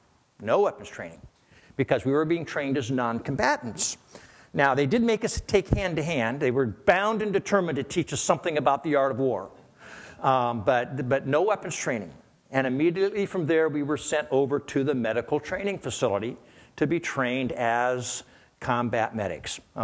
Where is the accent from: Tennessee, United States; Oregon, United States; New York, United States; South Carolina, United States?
Oregon, United States; Gresham; You know, I grew up here in Gresham, out in the country, out at Pleasant Home, Oregon. And went to Orient Elementary School all my life, graduated from Gresham High School, and got drafted at 19